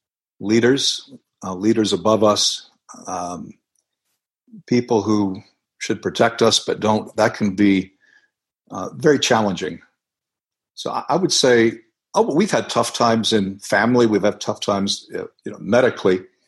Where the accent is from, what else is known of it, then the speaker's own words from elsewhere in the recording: Florida, United States; also born or lived in New Jersey; I'm American, born in Florida, raised there and in New Jersey.